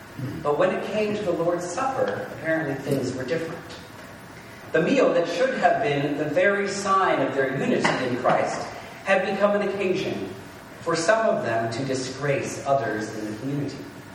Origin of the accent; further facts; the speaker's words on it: Midwest, United States; I am a Presbyterian from the Midwest, after all.